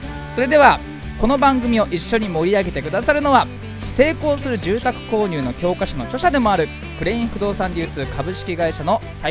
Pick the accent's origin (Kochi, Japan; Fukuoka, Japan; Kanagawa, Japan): Kanagawa, Japan; Fujisawa; 藤沢出身の俳優タレントとして活動する